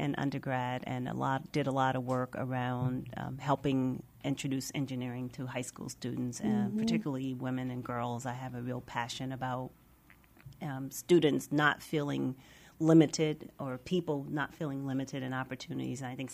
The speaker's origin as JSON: {"language": "English", "town": "Lorain", "region": "Ohio", "country": "United States", "tie": "born or raised there", "said": "So I grew up in Cleveland, Ohio, actually a little town called Lorain, Ohio, just west of Cleveland."}